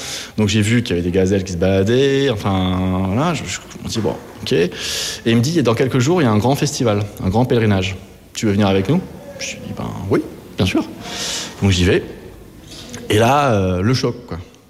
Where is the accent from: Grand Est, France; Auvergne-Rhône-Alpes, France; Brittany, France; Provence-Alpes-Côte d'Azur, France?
Grand Est, France; Ouais. C'est alsacien. Je suis d'Alsace